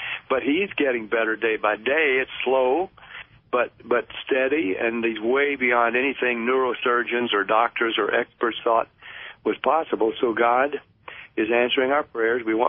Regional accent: United States; but I'm also an American who's been living through the same times you have

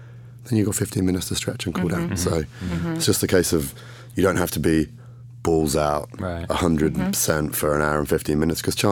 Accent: England, United Kingdom; So, yeah, I'm English.

